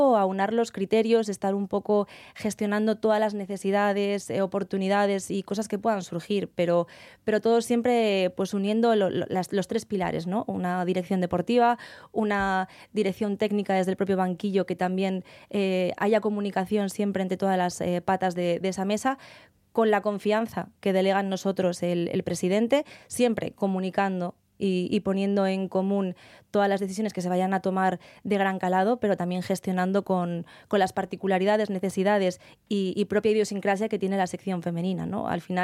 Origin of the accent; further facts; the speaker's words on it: Llanera, Asturias, Spain; porque las dos somos de Llanera